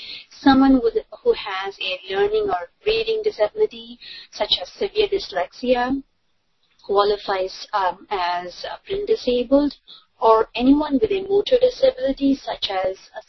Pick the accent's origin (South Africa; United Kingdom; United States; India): India; and I'm from India, so I can relate to some of the issues faced by people in India